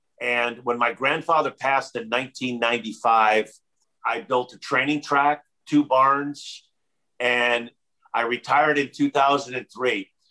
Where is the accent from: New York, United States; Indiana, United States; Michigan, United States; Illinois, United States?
Indiana, United States; Gary; My grandfather had a farm in Crown Point, Indiana. I was born and raised in Gary.